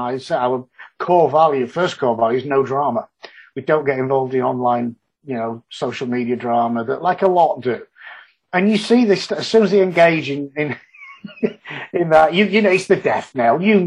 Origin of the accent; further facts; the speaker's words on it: Yorkshire and the Humber, United Kingdom; Same with Yorkshire people. You know, we're Yorkshire people first and foremost. we don't like to be lumped in with the rest of the British people.